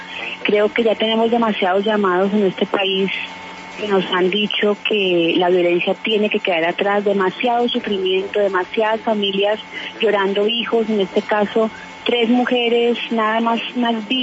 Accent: Bogotá, Colombia; como colombianos, como bogotanos

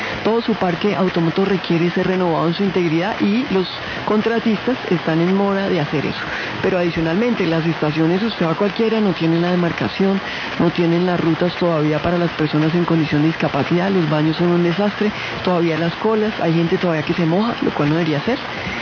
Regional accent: Bogotá, Colombia; pues soy bogotana de nacimiento, de corazón, llevo viviendo toda mi vida, salvo 6 años desafortunados que estuve en la selva

